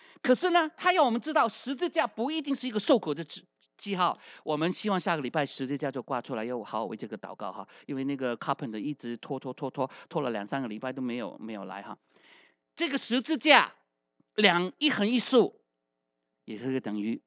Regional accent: China; 我们中国人呐、啊，啊，吃饭都要离台三尺，表示是君子。

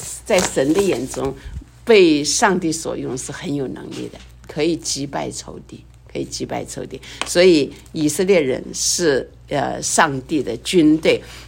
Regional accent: China; 像我们中国人呢就从那个地方就到中国去了哈，就到那里。

